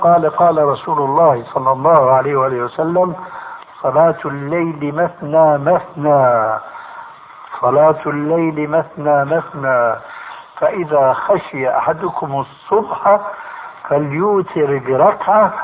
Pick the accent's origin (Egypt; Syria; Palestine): Syria; عندنا في الشام يسمى المقدمة بالتذكير